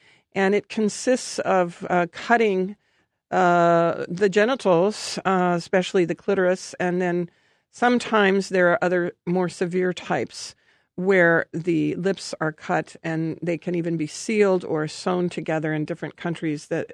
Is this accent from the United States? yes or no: yes; Danville, Illinois, United States; Yes, because I'm from Danville, Illinois. And so that was close by.